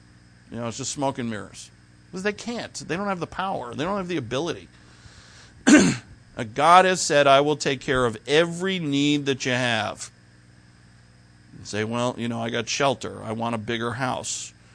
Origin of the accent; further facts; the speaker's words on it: Providence, Rhode Island, United States; born there; I was born in Providence